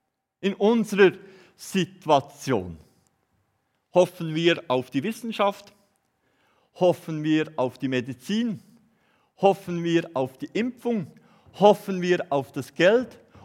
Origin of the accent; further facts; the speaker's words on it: Bern, Switzerland; Und ich habe mich richtig privilegiert gefühlt, so als Berner